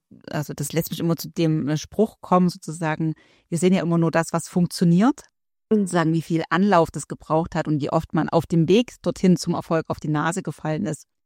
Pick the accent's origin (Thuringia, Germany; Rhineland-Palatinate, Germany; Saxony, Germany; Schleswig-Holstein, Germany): Saxony, Germany; ich komme ja jetzt hier aus Sachsen, aus so einer Ecke im Erzgebirge